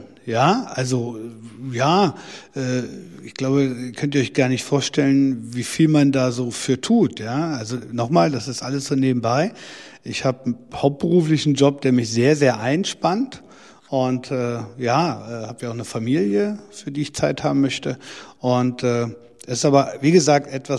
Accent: Wernigerode, Saxony-Anhalt, Germany; ich komme aus Wernigerode, das ist meine Heimatstadt.

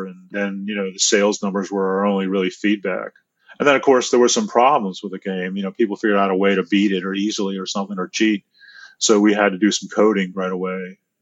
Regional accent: Scotland, United Kingdom; I mean, I'm too Scottish, maybe, to throw away all that effort and start over.

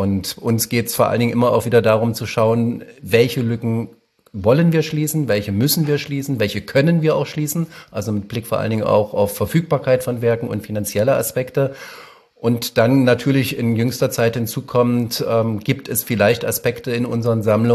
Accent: Dessau, Saxony-Anhalt, Germany; Also meine alte Heimat, das Dessau-Wörlitzer Gartenreich

